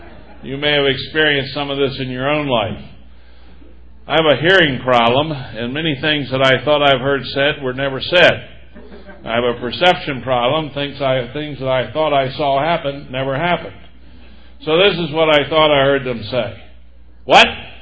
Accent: Hagerstown, Maryland, United States; And when I graduated law school, we went back to Hagerstown, which was my hometown.

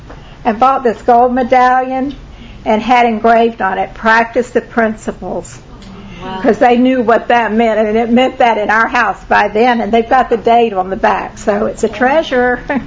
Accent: Lakeland, Florida, United States; this is not at all what I thought my life would be like when I was growing up in Lakeland, Florida.

